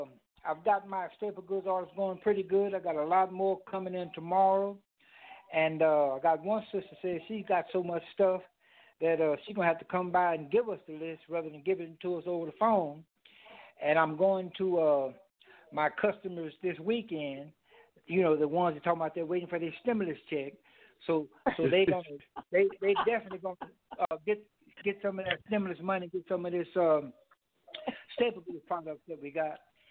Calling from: Kansas City, Missouri, United States; from Kansas City, Missouri, Kansas City, Kansas.

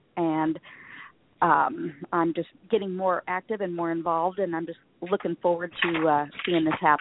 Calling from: Hillsboro, Illinois, United States; I'm in Hillsboro, Illinois.

